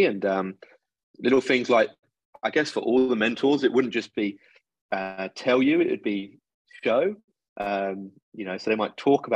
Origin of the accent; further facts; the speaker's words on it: England, United Kingdom; Growing up in England